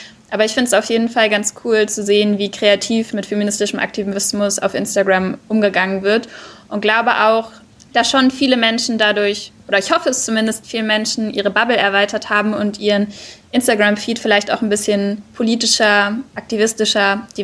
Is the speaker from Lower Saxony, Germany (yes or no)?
yes; Hanover, Lower Saxony, Germany; wir kommen jetzt beide aus Hannover